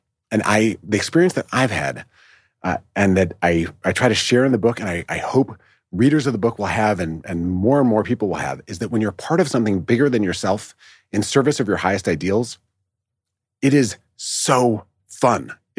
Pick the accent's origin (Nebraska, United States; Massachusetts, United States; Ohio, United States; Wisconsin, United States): Wisconsin, United States; All right. So I grew up in Wisconsin, which has this this amazing, you know, century and a half long tradition of organizing, of progressive change, and of contending with a far right wing movement.